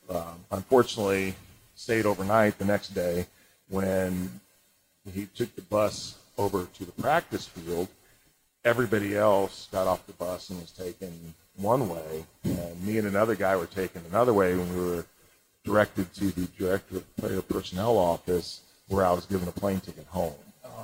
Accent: St. Louis, Missouri, United States; I grew up in St. Louis, outside St. Louis. And I watched the baseball Cardinals.

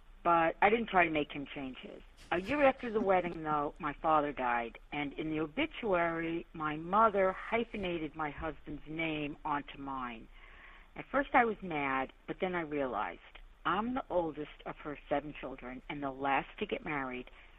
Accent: New York, United States; from the Upper West Side of Manhattan.

